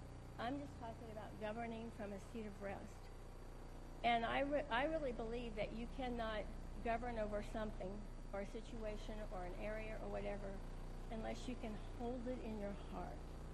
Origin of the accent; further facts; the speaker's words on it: Iowa, United States; I'm from Southern Iowa. Yes, we had some religious thinking. It was pretty strict and all that.